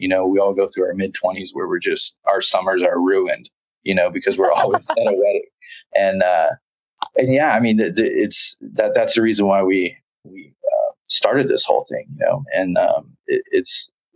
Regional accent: Southern United States, United States; I am a Southern guy.

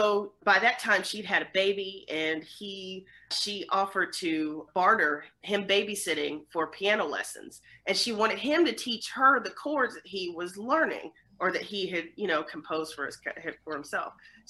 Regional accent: Atlanta, Georgia, United States; also born or lived in Memphis; I was born in Memphis, raised mostly in Atlanta, grew up in Atlanta, spent most of my life in Atlanta.

